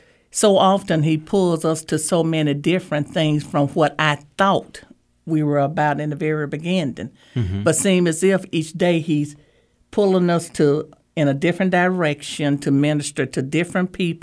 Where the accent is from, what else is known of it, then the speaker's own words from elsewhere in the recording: Nellaton, Mississippi, United States; I'm from Nellaton, Mississippi, born and raised there.